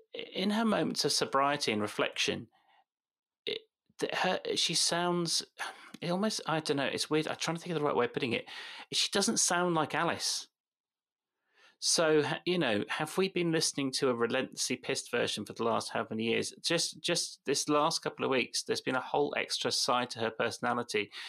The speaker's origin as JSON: {"language": "English", "region": "South West England", "country": "United Kingdom", "accent": "West Country", "said": "My West Country accent does come on a bit"}